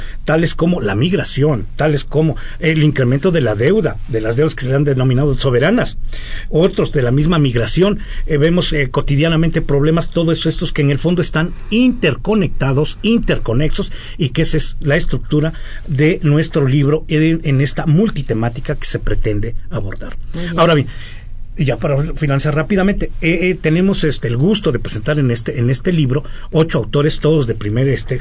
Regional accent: Mexico

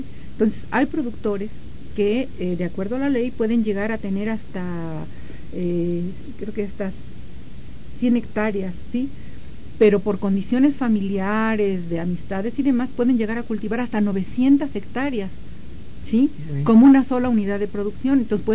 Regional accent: Mexico; nosotros somos orgullosos como mexicanos de nuestros alimentos.

